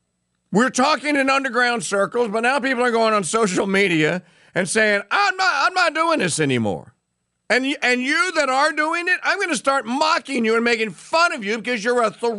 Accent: Louisiana, United States; I'm an American citizen, state of Louisiana citizen, damn it.

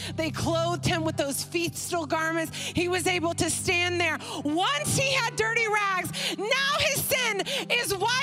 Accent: Dallas, Texas, United States; And this is why I came all the way from Dallas, Texas.

